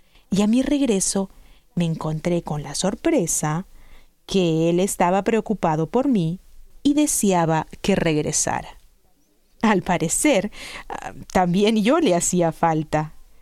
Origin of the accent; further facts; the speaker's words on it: Bogotá, Colombia; soy de Bogotá, Colombia. Vivo con mi esposo desde hace 14 años.